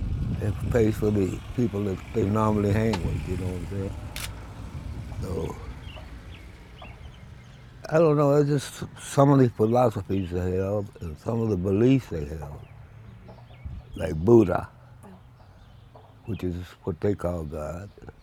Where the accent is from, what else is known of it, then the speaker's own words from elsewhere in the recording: Pauls Valley, Oklahoma, United States; also born or lived in Caldwell; Well, I was born in Caldwell, so I was about 4 years old, and my dad and my mother moved to Oklahoma, Paul's Valley. And went to high school in Wynnewood, Oklahoma, and graduated.